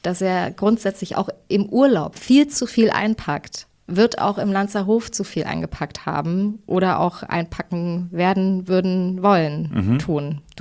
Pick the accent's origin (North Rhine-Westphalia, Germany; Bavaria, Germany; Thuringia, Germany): Thuringia, Germany; aber ich bin ja aus Thüringen.